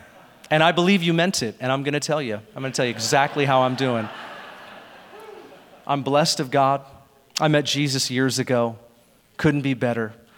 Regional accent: Seattle, Washington, United States; But because I'm born and raised in Seattle, I project it into my experience when I'm at churches

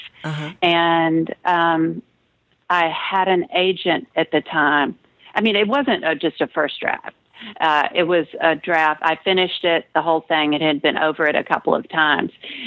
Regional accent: Atlanta, Georgia, United States; all that is based on the house I grew up in Atlanta.

